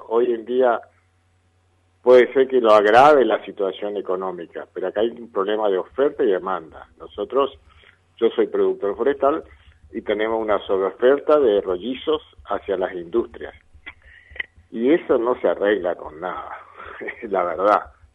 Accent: Argentina; Somos los argentinos

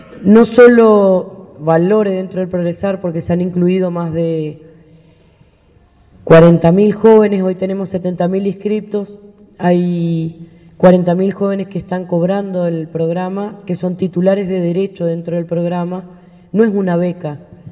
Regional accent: Corrientes, Argentina; now in Buenos Aires, Argentina; Yo soy correntina, pero vivo hace años en Buenos Aires.

